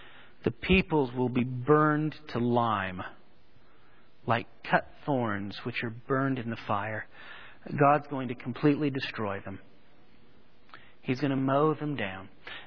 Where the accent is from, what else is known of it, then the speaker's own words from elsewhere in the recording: California, United States; Growing up in the Sacramento Valley, we have hundreds of thousands, probably millions of acres of rice fields.